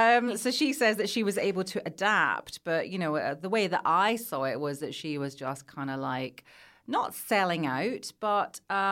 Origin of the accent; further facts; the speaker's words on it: Scotland, United Kingdom; I'm from Scotland